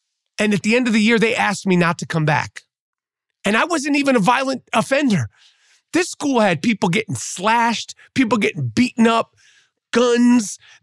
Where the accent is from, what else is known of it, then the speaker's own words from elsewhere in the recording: New York, United States; And how do I describe as a New Yorker the way we feel about Philadelphia?